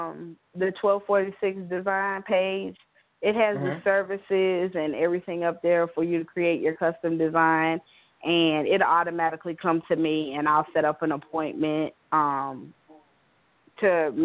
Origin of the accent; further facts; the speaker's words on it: North Carolina, United States; Yeah, I'm not. Yeah, I'm the only one from North Carolina. The rest of them are from different places.